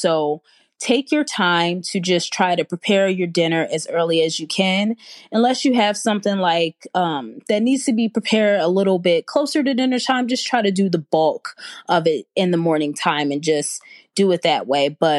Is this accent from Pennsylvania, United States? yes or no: yes; Pennsylvania, United States; I am from the Pennsylvania area.